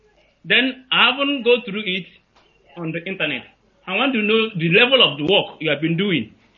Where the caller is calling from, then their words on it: Dakar, Senegal; I'm calling from Dakar, Senegal.